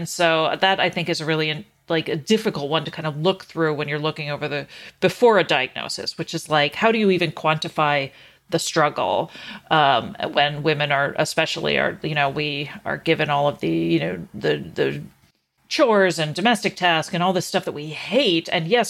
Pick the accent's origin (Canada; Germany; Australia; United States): Canada; I'm lucky I was raised in Canada